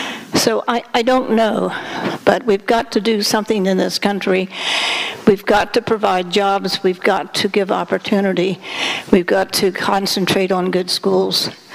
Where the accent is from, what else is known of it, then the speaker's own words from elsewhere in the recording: Ravenswood, West Virginia, United States; born there; I was born in Ravenswood, West Virginia.